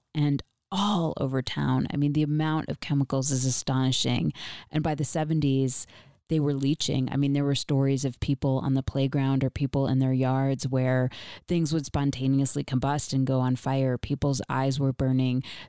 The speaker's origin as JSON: {"language": "English", "town": "Rochester", "region": "New York", "country": "United States", "tie": "born or raised there", "said": "I grew up in Rochester, so I grew up an hour away."}